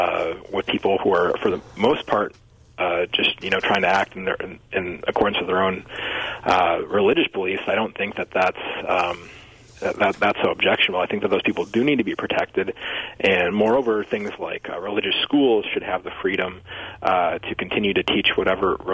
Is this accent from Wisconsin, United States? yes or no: yes; Wisconsin, United States; I grew up in Wisconsin from 1985 to 2003.